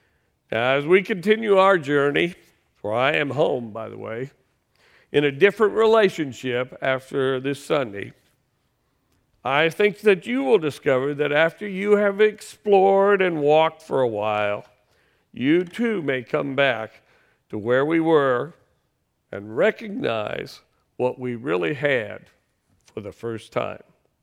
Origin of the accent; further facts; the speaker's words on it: Decatur, Illinois, United States; I came home in 1998. I grew up here in Decatur. I went to Dennis School and Woodward Wilson Junior High School, and I graduated from MacArthur High School in 1965.